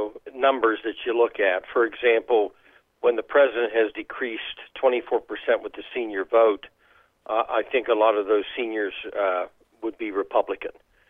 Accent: Ohio, United States; I'm from Belmont County, Ohio, originally.

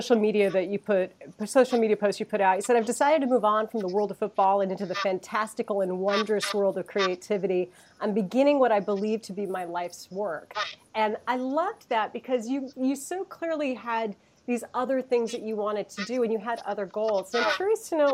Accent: Fort Worth, Texas, United States; I grew up in Fort Worth, Texas.

